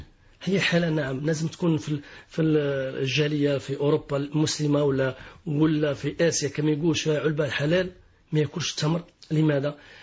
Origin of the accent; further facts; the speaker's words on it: Algeria; احنا كتمور جزائريه